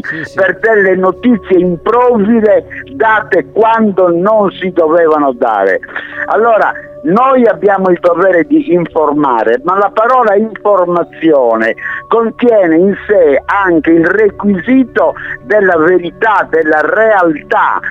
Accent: Perdasdefogu, Sardinia, Italy; now in Cagliari, Italy; Io sono adesso a Perdas de Vogue perché è il mio paese, ci vengo stravolentieri, paese più bello del mondo

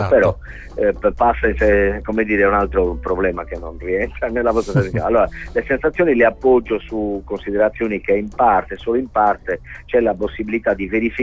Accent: Sardinia, Italy; da sardo che, come al solito, è capacissimo di piagnucolare

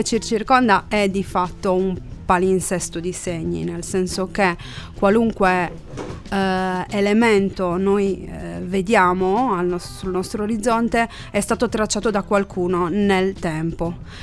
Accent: Sardinia, Italy; Io sono prevalentemente sarda doc, okay.

